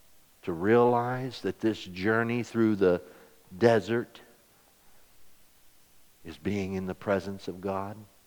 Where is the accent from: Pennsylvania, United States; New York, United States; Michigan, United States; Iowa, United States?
Pennsylvania, United States; Glen Rock; from Glen Rock, Pennsylvania, and my mom and dad were two earthly people who didn't know the Lord from Adam